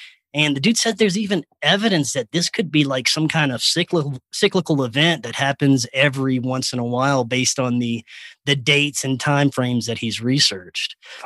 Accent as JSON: {"language": "English", "region": "Louisiana", "country": "United States", "said": "He is from Louisiana, from my home state"}